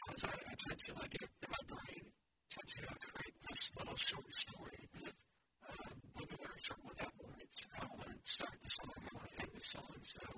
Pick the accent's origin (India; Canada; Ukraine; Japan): Japan; Tokyo; now in Hawaii, United States; after moving out to Hawaii, because it's the environment is so different from where I grew up in Tokyo.